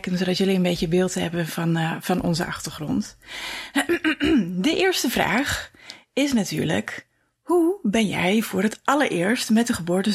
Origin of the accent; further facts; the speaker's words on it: Limburg, Netherlands; Ik ben opgegroeid in Zuid-Limburg... op 10 kilometer van de opleiding toendertijd nog in Kerkrade.